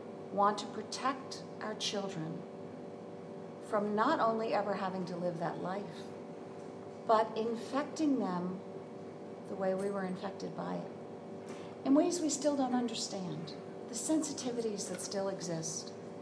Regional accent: New York, United States; So I was born and reared in New York, between New York City and the Westchester and Rockland, just a little bit up the river, suburbs.

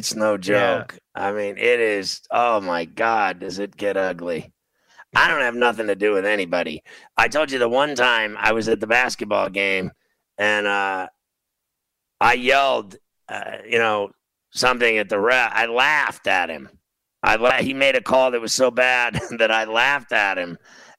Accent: Pittsburgh, Pennsylvania, United States; Like in hockey, growing up in Pittsburgh, I played hockey.

